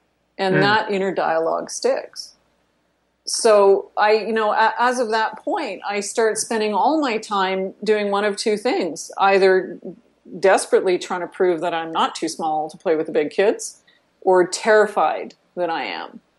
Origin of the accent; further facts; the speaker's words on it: Canada; I'm from the Canadian equivalent of the backwoods, right? Like I, you know, I'm not only Canadian, but I grew up in the north, right? And, you know, my family used to spend their summers in a remote backwoods cabin.